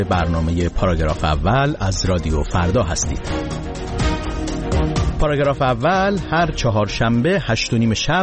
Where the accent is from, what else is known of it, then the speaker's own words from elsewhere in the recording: Iran; moved away; 1000 تومن سالی بود که من از ایران اومدم، سال 88.